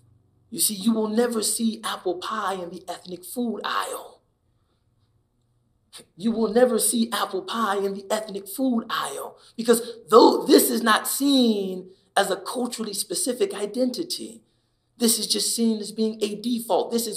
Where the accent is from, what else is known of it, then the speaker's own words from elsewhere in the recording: United States; Yes, I'm from America.